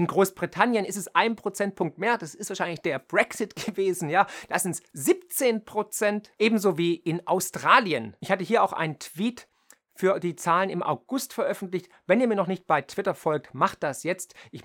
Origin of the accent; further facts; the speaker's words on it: Baden-Württemberg, Germany; ich bin ja Schwabe und Ökonom.